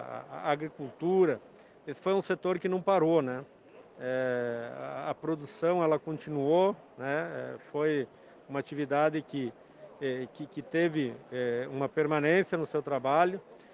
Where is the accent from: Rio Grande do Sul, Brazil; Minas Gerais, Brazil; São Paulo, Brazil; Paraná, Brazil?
Rio Grande do Sul, Brazil; Pinhal; aqui é o Alto Uruguai, eu sou lá do Médio Alto Uruguai, Pinhal, na região de Frederico, Palmeiras das Missões